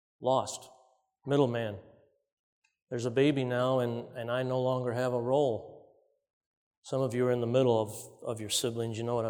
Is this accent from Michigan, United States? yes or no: yes; Holly, Michigan, United States; I was born in Holly, Michigan. My dad was an auto worker, and he was convicted to become a pastor. So we moved to Andrews, which was EMC back then